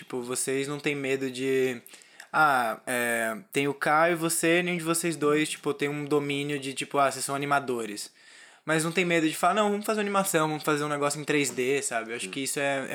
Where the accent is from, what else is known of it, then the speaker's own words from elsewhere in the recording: Aracaju, Sergipe, Brazil; É, tipo, eu sou de Aracaju, né?